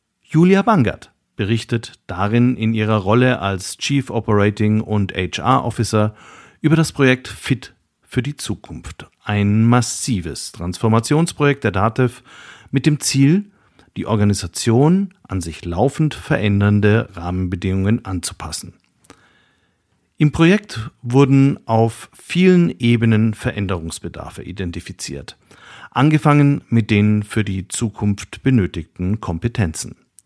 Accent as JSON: {"language": "German", "town": "Nuremberg", "region": "Bavaria", "country": "Germany", "tie": "born there", "said": "Ich bin in Nürnberg geboren"}